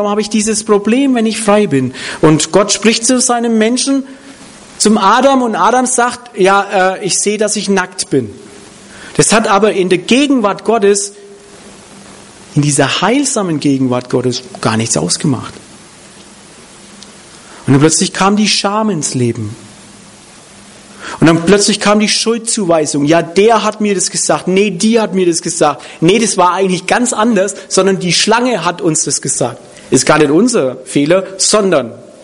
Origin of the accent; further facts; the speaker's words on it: Hof, Bavaria, Germany; born there; Hof an der Saale, das ist meine Geburtsstadt